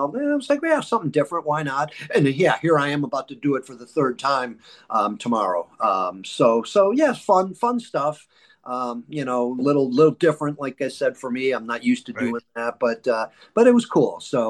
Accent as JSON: {"language": "English", "town": "Buffalo", "region": "New York", "country": "United States", "said": "when we're talking sports earlier, I'm from Buffalo. I still play ice hockey."}